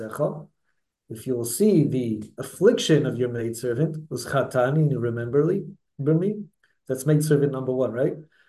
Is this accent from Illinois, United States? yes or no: no; Brooklyn, New York, United States; And someone said to me, oh, where are you from? Brooklyn, Flatbush. So I went to Rav Avigdor Miller's shul, grew up in his shul.